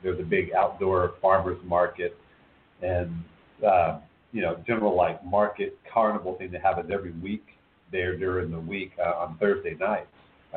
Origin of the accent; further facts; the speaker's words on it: Texas, United States; Like I grew up in Texas, and that's why